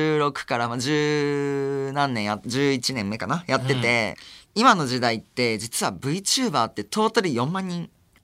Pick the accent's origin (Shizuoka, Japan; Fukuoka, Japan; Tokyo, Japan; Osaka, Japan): Fukuoka, Japan; まあ、ずっと僕生まれも育ちも福岡なんですけど